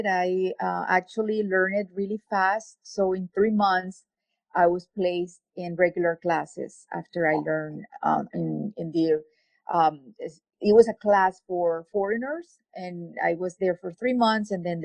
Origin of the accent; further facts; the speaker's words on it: Venezuela; now in France; the first thing that I learned when I moved to France was that, you know, growing up in Venezuela, we are very mixed.